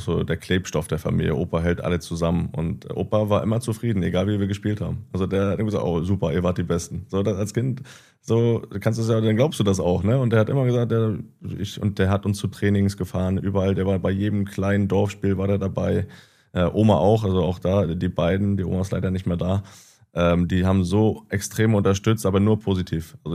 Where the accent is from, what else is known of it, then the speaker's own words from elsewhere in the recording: Greifswald, Mecklenburg-Vorpommern, Germany; Also wir sind in Greifswald groß geworden